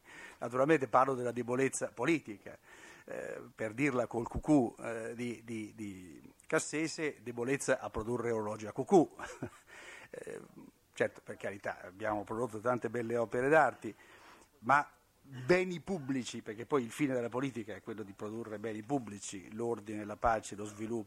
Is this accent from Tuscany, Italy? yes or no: no; Umbria, Italy; quindi personalmente come umbro lo ringrazio molto, ecco.